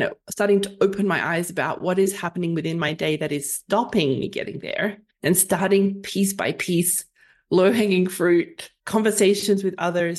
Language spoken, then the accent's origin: English; Australia; So I'm from Australia